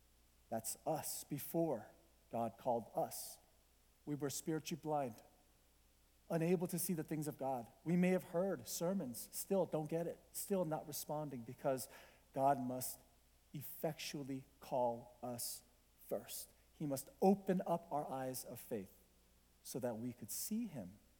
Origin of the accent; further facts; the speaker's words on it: Colorado, United States; I grew up here in Colorado. I have one older brother.